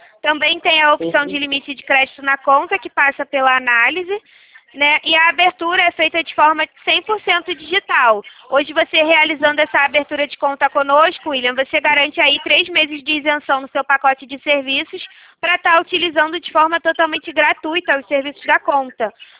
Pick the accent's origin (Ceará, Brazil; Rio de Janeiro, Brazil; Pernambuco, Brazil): Rio de Janeiro, Brazil; Eu sou do Rio de Janeiro.